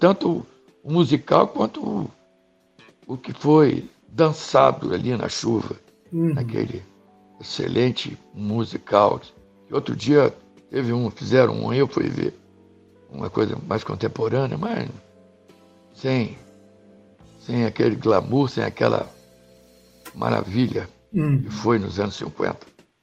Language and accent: Portuguese; Brazil; Porque, afinal de contas, a gente é brasileiro, o ritmo é Brasil, né?